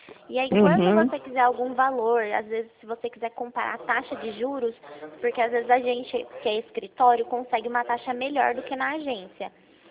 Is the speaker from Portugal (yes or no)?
no; Itu, São Paulo, Brazil; Eu sou da cidade de Itu.